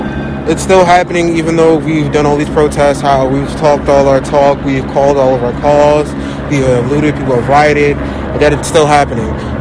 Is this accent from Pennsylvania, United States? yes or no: yes; Philadelphia, Pennsylvania, United States; I'm from West Philly.